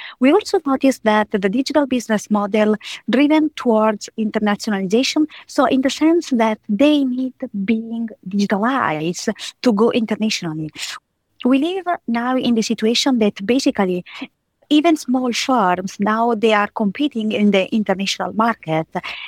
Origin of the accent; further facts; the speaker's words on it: Italy; I come from Italy, and so I work in Italy.